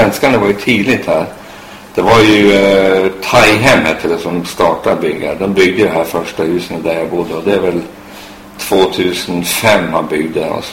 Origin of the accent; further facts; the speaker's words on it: Norway; also born or lived in Sweden / Tanzania / Mozambique; now in Thailand; Jag är norrman.